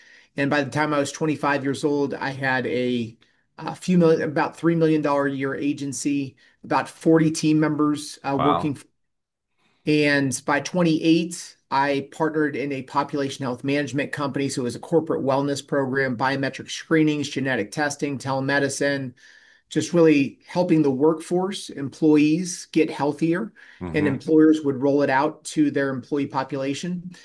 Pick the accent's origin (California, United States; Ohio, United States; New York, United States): Ohio, United States; Canton; So born and raised in Canton, Ohio.